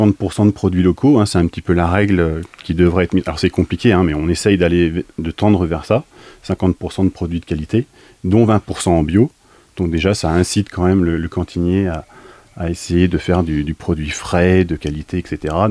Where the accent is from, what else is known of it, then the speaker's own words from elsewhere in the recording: Guérigny, Bourgogne-Franche-Comté, France; pour ensuite revenir dans ma région natale, donc à Guérigny, au Relais des Deux-Nièvres